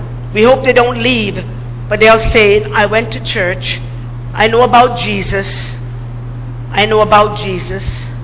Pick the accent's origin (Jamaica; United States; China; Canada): Jamaica; I'm from Jamaica. It's growing there wild.